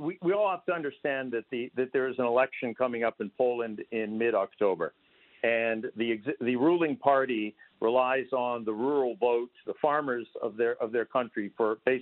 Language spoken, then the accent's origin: English; Canada; Look, I come from Canada.